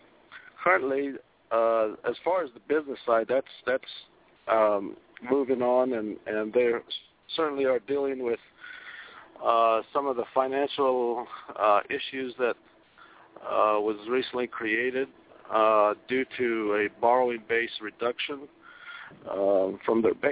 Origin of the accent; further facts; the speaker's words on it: Ennis, Utah, United States; I am from Ennis, Utah, and I served on the Navajo Nation Oil and Gas Board